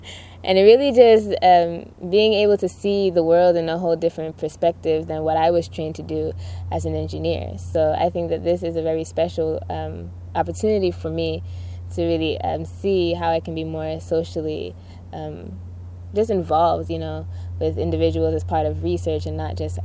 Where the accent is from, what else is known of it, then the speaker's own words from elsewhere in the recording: U.S. Virgin Islands; I'm from the Virgin Islands, and many of us don't get the chance to venture to the different islands.